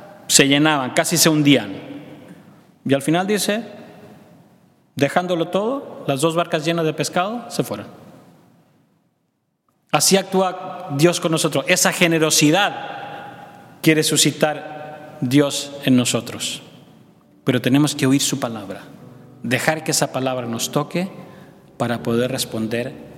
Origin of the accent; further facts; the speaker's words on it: Magdala, Northern District, Israel; pero nosotros que somos aquí de Magdala sabemos que no son la misma persona